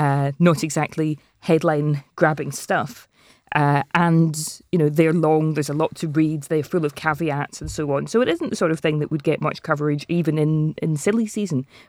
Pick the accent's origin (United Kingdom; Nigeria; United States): United Kingdom; Glasgow, Scotland; I grew up in Glasgow and the two parties would be Labour and the SNP.